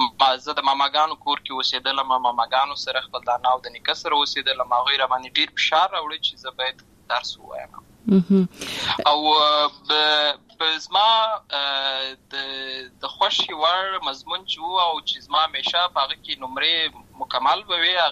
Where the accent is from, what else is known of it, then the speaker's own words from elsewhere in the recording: Lashkar Gah, Helmand, Afghanistan; زه په اصل کې د اوروزګان ولایت یم، اما زه په هلمند ولایت لشکرګاه کې پیدا شوی یم، اما د لوی سوی یم، عملت می شونځي لسته ده